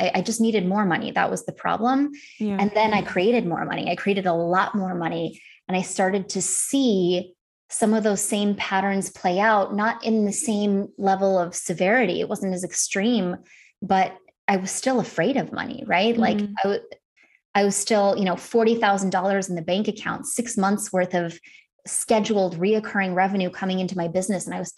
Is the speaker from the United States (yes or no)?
yes; Wisconsin, United States; So I grew up in Northern Wisconsin.